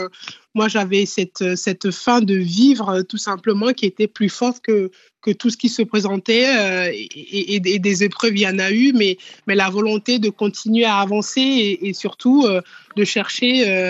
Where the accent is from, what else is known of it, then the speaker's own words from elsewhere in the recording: Benin; je pense à l'Afrique, à ce vivier chez moi au Bénin